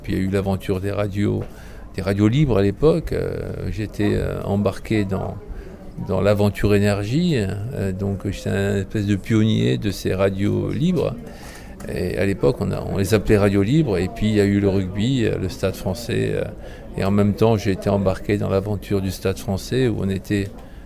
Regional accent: Italy; now in Paris, France; De la façon dont les immigrés qui venaient d'Italie, puisque je viens d'Italie, ont vécu leur intégration, mais aussi bon, mon arrivée à Paris

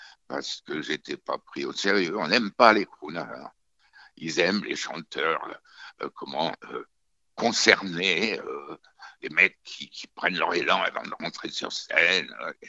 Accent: France; On est vraiment français. Je suis français, même dans mon accent.

